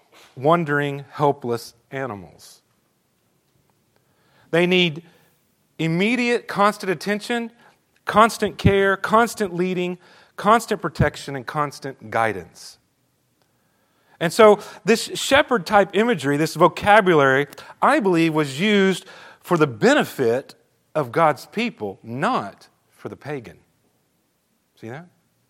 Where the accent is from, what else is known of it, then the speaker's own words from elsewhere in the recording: Australia; I grew up in Australia as an MK, and there were sheep everywhere.